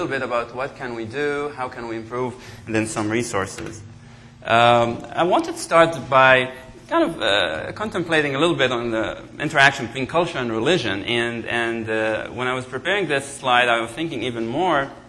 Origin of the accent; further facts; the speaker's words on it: Egypt; English is a second language; moved away as an adult; also born or lived in Finland / Canada; now in United States; I'm originally from Egypt. I worked there for a few years. I worked in Europe after that, in Finland, and then I came to Canada, and then to the States. And in the States, I worked for about 8 years in Texas, and then recently in Nashville.